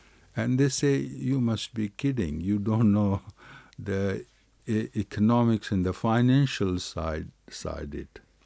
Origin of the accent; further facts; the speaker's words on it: India; English is a second language; being an Indian who speaks Hindi and Urdu, I know Farsi words because there are lots of Farsi words in Hindustani and Hindi and Urdu.